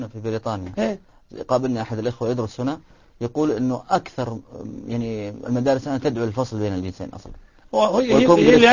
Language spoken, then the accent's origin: Arabic; Saudi Arabia; ممنوع دخولها عندنا في السعودية